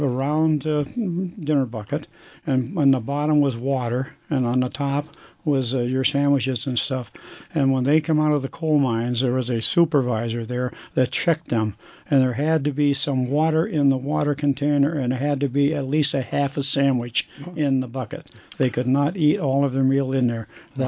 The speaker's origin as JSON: {"language": "English", "town": "Patton", "region": "Pennsylvania", "country": "United States", "tie": "born there", "said": "I was born in Patton, Pennsylvania, down in Cambria County."}